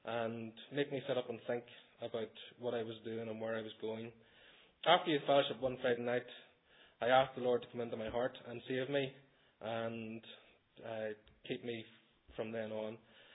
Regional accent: Bessbrook, Northern Ireland, United Kingdom; I was born in August 1977 and brought up by saved parents just outside the small village of Bessbrook in South Armagh. My dad was a pig farmer and my mum looked after the family home.

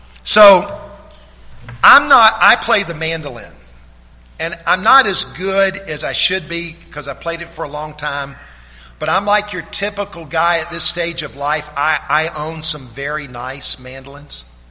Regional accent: the South, United States; But because I grew up in the South, I have a real love for, maybe this is offensive to some of you, but it's called bluegrass.

